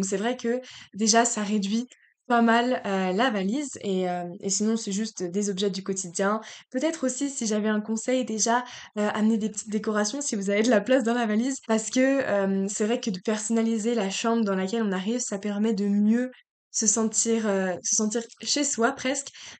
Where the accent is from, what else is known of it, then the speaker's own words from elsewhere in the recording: France; je suis française et j'ai fait toute ma scolarité en France